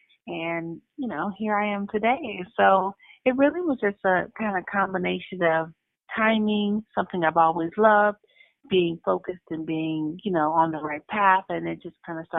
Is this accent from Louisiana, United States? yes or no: no; California, United States; I'm from the Bay Area, and I've been blessed to have a lot of support and a lot of people that come off to support me at home.